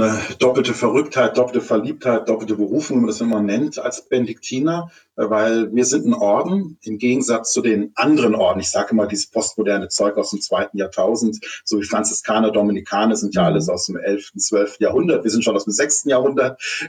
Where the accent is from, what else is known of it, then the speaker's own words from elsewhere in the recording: Stuttgart, Baden-Württemberg, Germany; born there; ich komme aus einer Künstlerfamilie, also ich bin in Stuttgart geboren, aber 14 Mal umgezogen